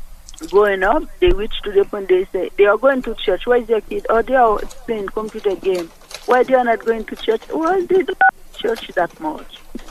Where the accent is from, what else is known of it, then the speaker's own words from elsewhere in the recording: Haiti; English is a second language; I'm from Haiti. I speak French, yes.